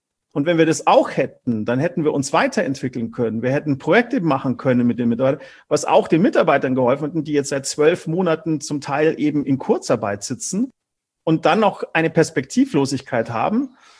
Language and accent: German; Germany; Als Deutscher natürlich Berlin.